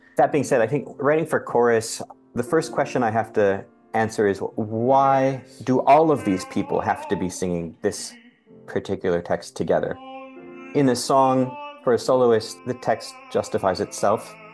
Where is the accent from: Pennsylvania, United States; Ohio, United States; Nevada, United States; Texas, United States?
Ohio, United States; Richland Heights; I am. I hail from Richland Heights, Ohio, which is eastern suburbs of Cleveland.